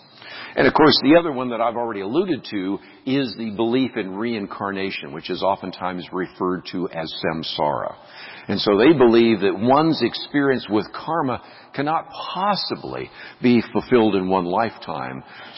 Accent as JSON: {"language": "English", "town": "Berkeley", "region": "California", "country": "United States", "tie": "born or raised there", "lives_now": "Dallas, United States", "said": "my hometown of Berkeley, California."}